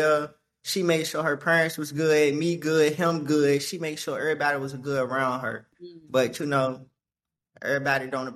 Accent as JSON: {"language": "English", "town": "Richmond", "region": "Virginia", "country": "United States", "tie": "born or raised there", "said": "I grew up in Richmond, Virginia, to be exact, the 804, the rich, whatever y'all call us. Yeah, yeah. That's where I'm from."}